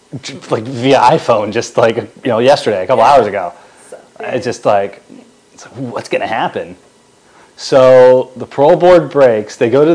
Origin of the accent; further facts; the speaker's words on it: United States; At least your self-esteem as an American, knowing that this, you know, reality television star is representing us on the world stage.